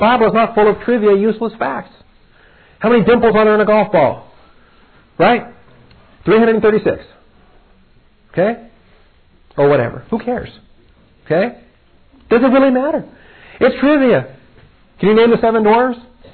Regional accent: West Coast, United States; I grew up on the West Coast and it was

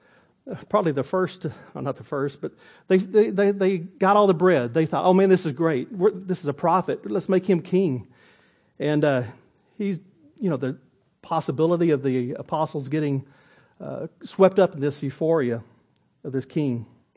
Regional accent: Texas, United States; I'm from Texas. I've never seen more this much snow in my life.

